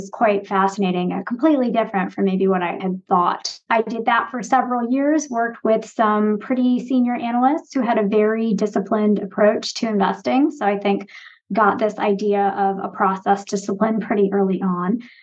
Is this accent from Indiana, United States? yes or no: no; Massachusetts, United States; So I grew up outside of Boston and I went to school at the University of Michigan.